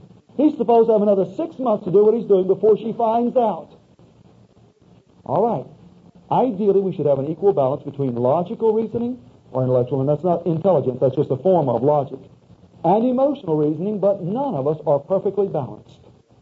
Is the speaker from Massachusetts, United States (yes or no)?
no; Louisiana, United States; I can understand that in part because I'm from South Louisiana.